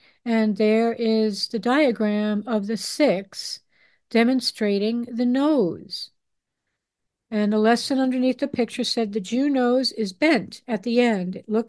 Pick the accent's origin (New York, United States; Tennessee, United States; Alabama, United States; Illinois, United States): New York, United States; I grew up on Long Island. Everybody was having nose jobs